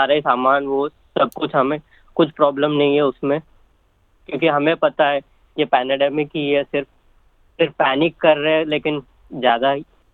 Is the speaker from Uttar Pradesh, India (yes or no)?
no; Hyderabad, Telangana, India; मैं हैदराबाद से हूँ